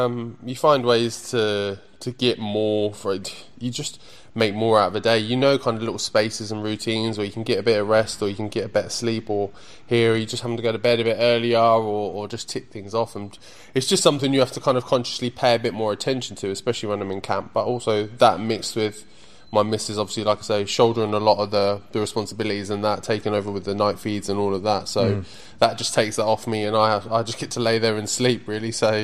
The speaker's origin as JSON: {"language": "English", "town": "Ipswich", "region": "East of England", "country": "United Kingdom", "tie": "born or raised there", "said": "like being around Ipswich all of fight week, obviously my hometown."}